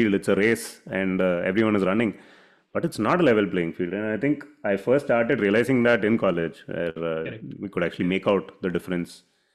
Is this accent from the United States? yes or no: no; India; the whole idea of being Indian is something that I have a question, like, what does it even mean? I was born within this random border